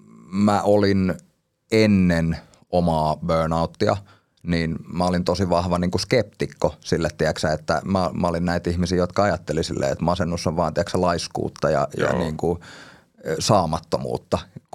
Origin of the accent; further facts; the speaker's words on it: Espoo, Uusimaa, Finland; also born or lived in Helsinki; Ja lapsuuteni mä oon asunut Espoossa. Ja sitten siinä niin kun ala-asteen loppupuolella niin mä oon muuttanut Helsinkiin. Ja oikeastaan niin kun nuoruusvuodet ja kaikki se, mitä on oikeasti elämästä oppinut, niin se on tapahtunut Helsingissä. Sitten mä oon tuossa 2015 muuttanut duunin perässä